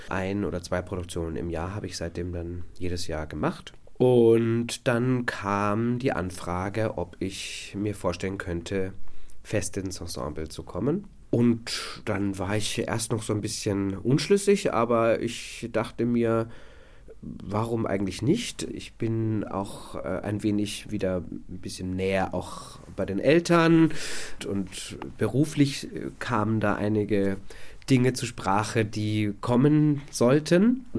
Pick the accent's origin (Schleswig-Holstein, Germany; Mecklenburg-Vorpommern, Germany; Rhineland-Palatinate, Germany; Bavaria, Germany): Bavaria, Germany; Höchstadt an der Aisch; also born or lived in Erlangen; Also ich bin in Erlangen geboren, in Höchstadt groß geworden, Höchstadt an der Aisch. Im schönen Aischtal, wo die Karpfen herkommen. Also ich bin definitiv Franke durch und durch